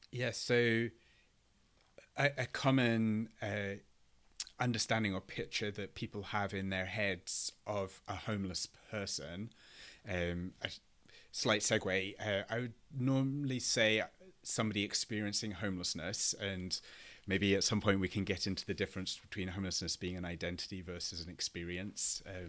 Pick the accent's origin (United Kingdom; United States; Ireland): United Kingdom; Aberdeen, Scotland; born there; also born or lived in London / North Yorkshire / Edinburgh; I was born in Aberdeen, but then lived in London and North Yorkshire for a number of years, and then went to university in 99 in Edinburgh, in Scotland, and then lived in Edinburgh until 21.